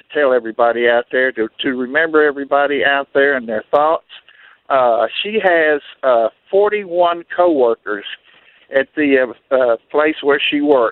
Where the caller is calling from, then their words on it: El Dorado, Arkansas, United States; I'm calling from El Dorado, Arkansas.